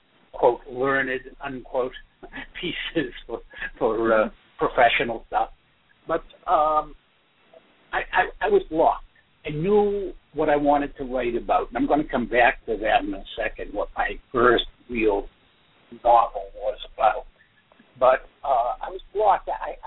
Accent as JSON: {"language": "English", "region": "Northeast", "country": "United States", "accent": "Northeastern", "said": "moved away from the Northeast. I'm sure you could hear my accent. Very clearly Northeasterner, but moved out here to Arizona."}